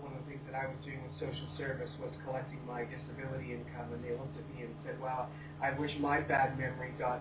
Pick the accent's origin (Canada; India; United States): Canada; British Columbia; I'm from Canada. I'm in B.C.